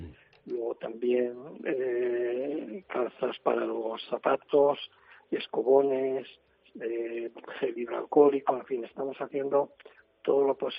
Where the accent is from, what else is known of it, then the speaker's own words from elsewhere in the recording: Madrid, Community of Madrid, Spain; Yo soy de Madrid.